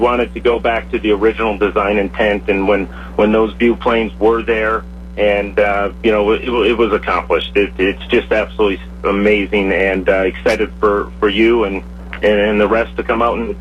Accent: Wisconsin, United States; I'm originally from Wisconsin, so I will be rooting for the Cheeseheads and Steve Stricker and Mark Wilson.

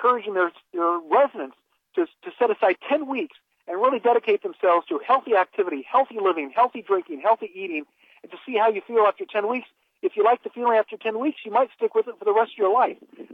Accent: Indiana, United States; We did when I was growing up in Indiana, and I'm only 54.

